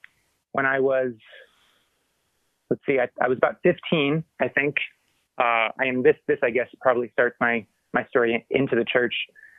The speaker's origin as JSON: {"language": "English", "town": "Johnston", "region": "Rhode Island", "country": "United States", "tie": "born or raised there", "said": "So I grew up in Johnston, Rhode Island, which is sort of a smaller town right outside of Providence."}